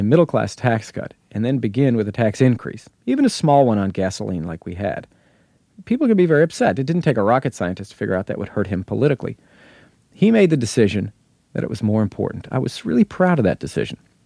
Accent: Bible Belt, United States; I'm a Catholic. He's a Baptist. I grew up in the Bible Belt.

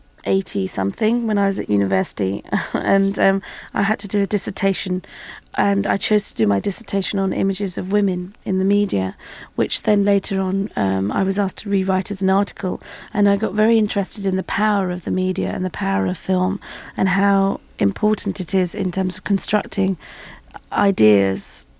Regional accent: United Kingdom; And I'm British

